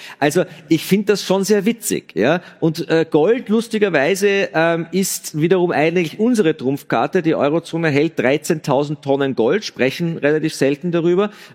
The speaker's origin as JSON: {"language": "German", "country": "Austria", "said": "Bei uns in Österreich sind es 400 Milliarden."}